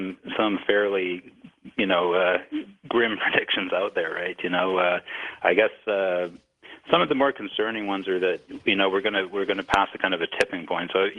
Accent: Northern Canada, Canada; I'm from Canada, the north of Canada

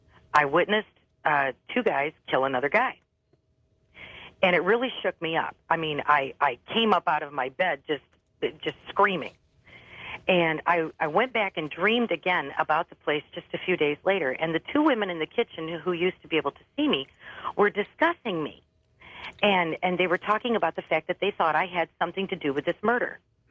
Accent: Michigan, United States; Now, I'm from Michigan. I've never even been through Georgia except to drive through

